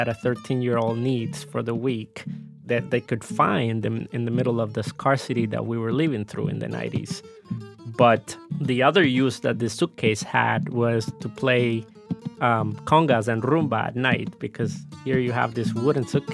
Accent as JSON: {"language": "English", "region": "Havana", "country": "Cuba", "tie": "born or raised there", "said": "I grew up in Havana and I had to serve in the Cuban army before college"}